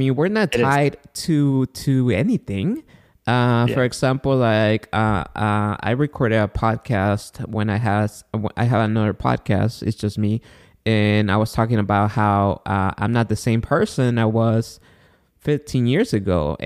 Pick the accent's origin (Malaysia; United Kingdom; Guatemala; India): Guatemala; now in United States; And I live here in California, in the United States. I was born and raised in Guatemala.